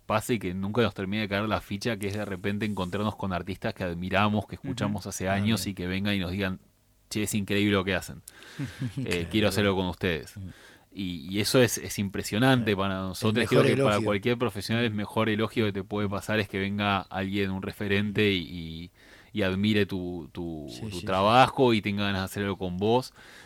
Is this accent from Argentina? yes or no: yes; Buenos Aires, Argentina; Somos porteños, pero somos porteños federales, ¿no? orgullosos de nuestra identidad porteña, pero en el marco de una identidad nacional.